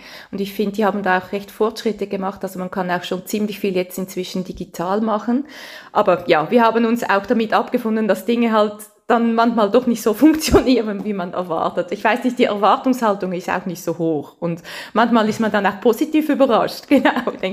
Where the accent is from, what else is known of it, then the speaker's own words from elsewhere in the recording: Switzerland; accent: Swiss German; now in France; Ich habe immer so einen Schweizer Dialekt